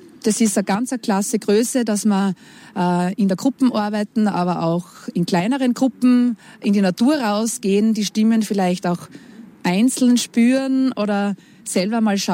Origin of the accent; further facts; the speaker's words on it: Graz, Styria, Austria; Meine Vorfahren, also in dritter und vierter Generation, kommen aus dem Zillertal. Ich selbst bin eine Grazerin mit starken Wurzeln, auch im Norden von Graz, Semriach, Rechberger Gegend, wo auch gejodelt wird.